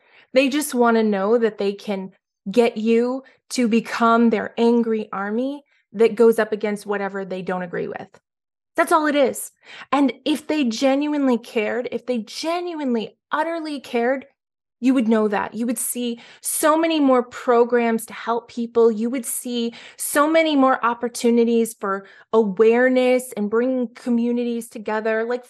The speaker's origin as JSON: {"language": "English", "town": "Boston", "region": "Massachusetts", "country": "United States", "said": "I'm from Boston. My family never owned slaves. They were Irish. They didn't own slaves."}